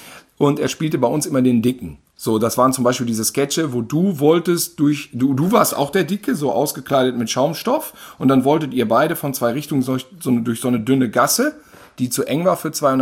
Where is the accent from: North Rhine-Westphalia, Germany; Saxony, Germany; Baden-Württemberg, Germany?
North Rhine-Westphalia, Germany; Cologne; ich komme aus Köln, bin manchmal hier bei meinen Eltern